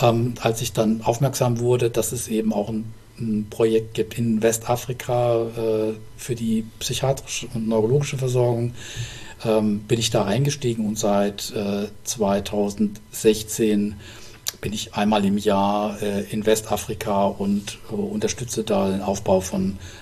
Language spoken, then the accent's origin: German; Darmstadt, Hesse, Germany; also born or lived in Heidelberg; Ich bin in Heidelberg geboren, in Darmstadt aufgewachsen